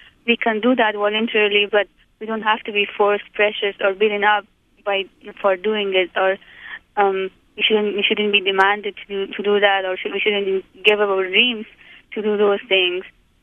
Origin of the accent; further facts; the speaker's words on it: Afghanistan; moved away; I came from Afghanistan to Karama, and with thinking to learn more